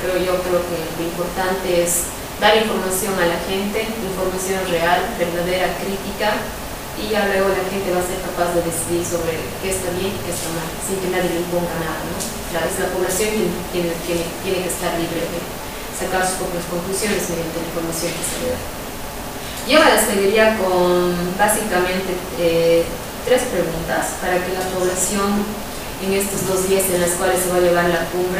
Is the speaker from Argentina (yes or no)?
no; Bolivia; qué es como nosotros bolivianos, qué es lo que queremos